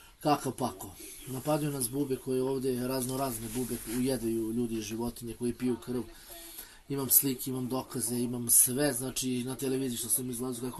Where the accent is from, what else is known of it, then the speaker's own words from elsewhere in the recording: Lipljan, Kosovo; Rođen sam u Starogradsku, opština Lipljan. Tamo je bilo sve super, detinjstvo, majka, baba.